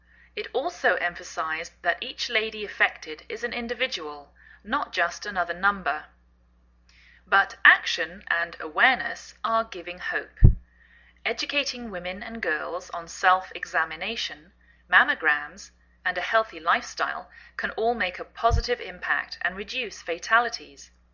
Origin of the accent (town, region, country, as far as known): England, United Kingdom; now in United States